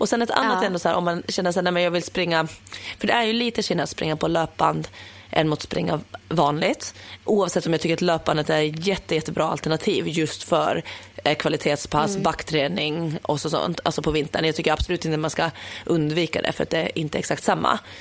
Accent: Åland, Finland; men det här var ju hemma på Åland.

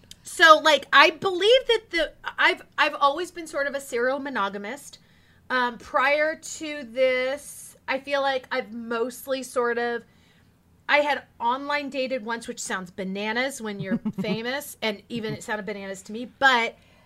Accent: California, United States; I was raised in the Central Valley of California, which is the red part of California, very conservative.

